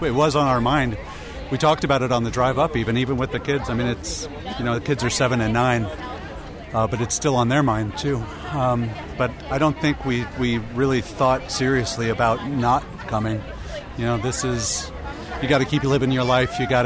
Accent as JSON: {"language": "English", "town": "Danville", "country": "United States", "tie": "born or raised there", "said": "We're from Danville. We're living in Danville now, but grew up in the area, so..."}